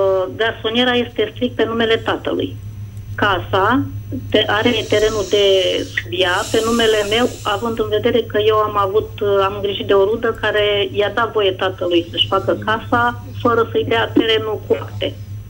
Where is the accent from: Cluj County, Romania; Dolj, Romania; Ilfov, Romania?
Ilfov, Romania; din Ilfov